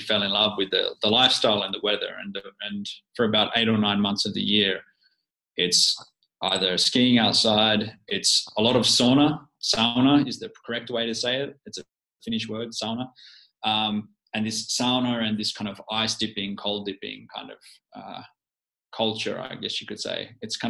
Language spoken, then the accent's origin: English; Australia; now in Finland; I'm actually an Aussie. You probably detect that from my accent.